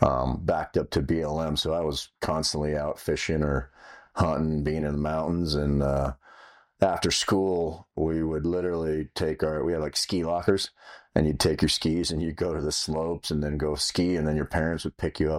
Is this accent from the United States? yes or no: yes; Big Bear Lake, California, United States; also born or lived in Orange County; I grew up in a little town, kind of the mountains of Southern California, Big Bear Lake. And I lived up there from pretty much infancy till 11 or 12. And then I moved down to Orange County.